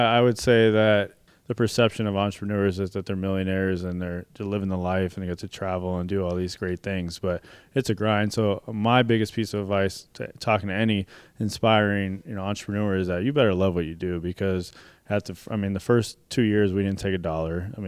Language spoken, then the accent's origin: English; Arizona, United States; hey, I grew up here in Arizona and nothing was out here representing Arizona in a positive and fashionable way.